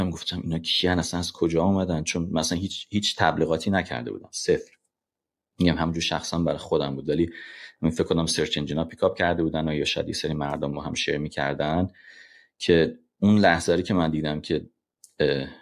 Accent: Iran; Persian is a second language; و من با اون انگلیسی دست با شکسته میگفتم مثلا ایران و اینا.

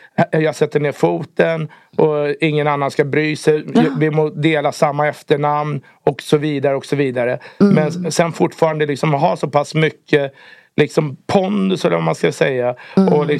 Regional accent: Sweden; jag tror att vi som svenskar, vi har ganska mycket att tänka på också

